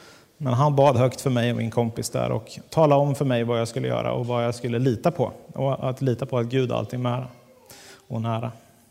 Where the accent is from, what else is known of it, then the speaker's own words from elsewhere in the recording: Sannahed, Örebro County, Sweden; Jag är född på BB i Örebro och uppvuxen i Sannahed, där du bor.